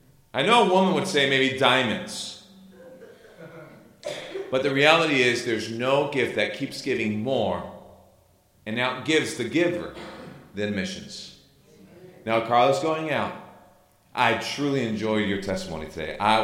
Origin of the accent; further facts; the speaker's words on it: Chile; I grew up in Chile, so you'll see, you'll hear a little accents from my parts. I'm not sure where, otherwise I would change it, but I know I have one. They've told me several times. But I grew up in Chile